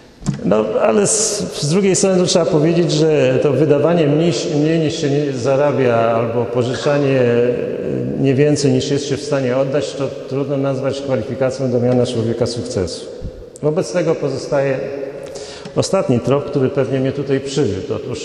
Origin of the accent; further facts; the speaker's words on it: Gdańsk, Pomeranian Voivodeship, Poland; Przyjechałem do Was z Gdańska. Jestem przedsiębiorcą od blisko 20 lat.